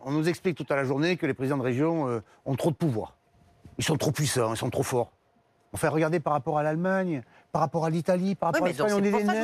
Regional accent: Marseille, Provence-Alpes-Côte d'Azur, France; Je suis marseillais en plus.

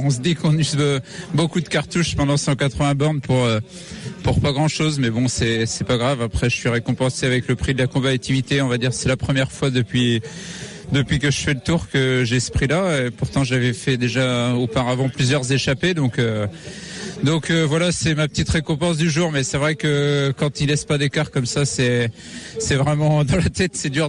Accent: Normandy, France; Vu que je suis normand, c'est quand même une bonne journée.

